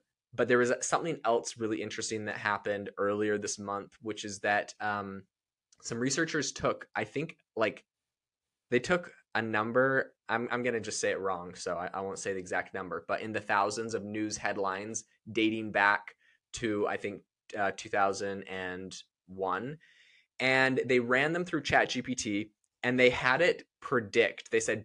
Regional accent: Canada; I'm from Canada.

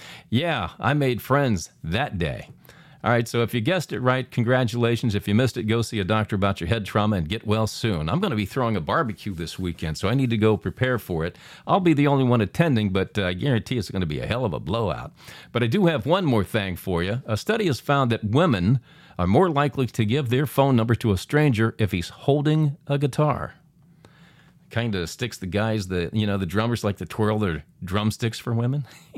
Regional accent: Pennsylvania, United States; Here's a guy I grew up with near Pittsburgh

